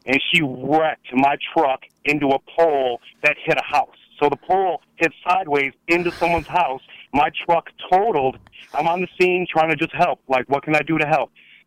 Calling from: Wisconsin, United States; calling from Wisconsin.

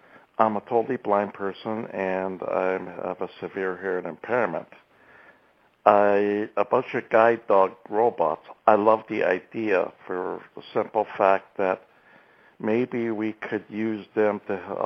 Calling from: Edmonton, Alberta, Canada; I'm calling from Edmonton, Alberta.

